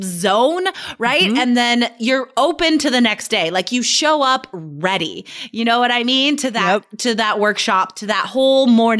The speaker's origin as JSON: {"language": "English", "country": "United States", "said": "And Michelle, right? Mm-hmm. We're super American."}